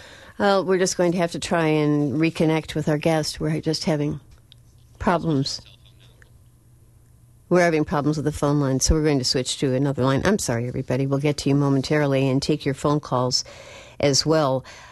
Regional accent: Illinois, United States; I'm from Illinois, you know, actually.

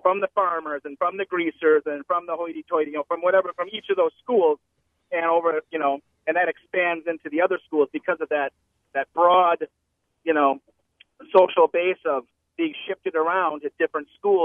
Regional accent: Green Bay, Wisconsin, United States; And I grew up with a family of seven. I'm five of seven. And we grew up in an area of Green Bay called Alloway.

